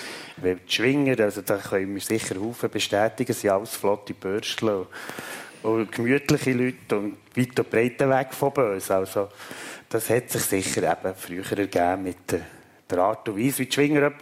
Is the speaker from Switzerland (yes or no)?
yes; Switzerland; wir haben sicher als Schweizer als Vorurteil